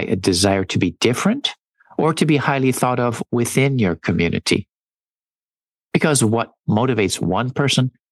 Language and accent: English; United States; As an American, I grew up with the idea that success is something that individuals achieve based on their unique abilities.